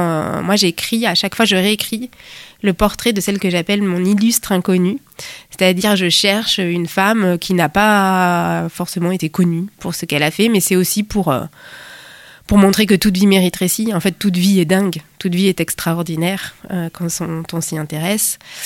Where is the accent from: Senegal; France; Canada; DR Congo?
France; Toulouse, Occitanie; Alors moi je suis toulousaine et je viens du Mirail, un quartier populaire. J'ai grandi toute mon enfance là-bas.